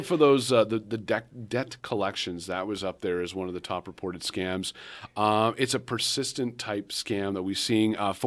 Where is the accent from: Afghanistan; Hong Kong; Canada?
Canada; now in United States; I'm from Canada originally, and I came here to the United States.